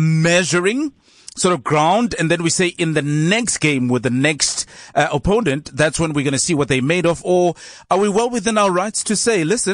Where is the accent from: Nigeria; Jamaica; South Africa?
South Africa; because I'm a South African